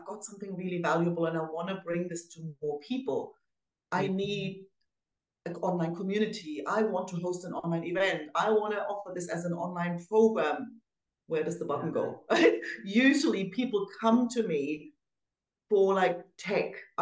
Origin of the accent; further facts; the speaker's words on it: Germany; now in Spain; Well, I'm originally from Germany. I've been around, like, my background's as varied as the countries I've lived in. But for the last 20 years, I've been living in the south of Spain